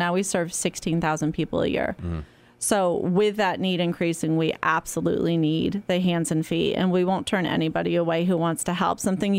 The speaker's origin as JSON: {"language": "English", "town": "Plainfield", "region": "Massachusetts", "country": "United States", "tie": "born or raised there", "said": "And then to find myself now planted here in Berkshire County, I grew up in Plainfield, only a half hour away."}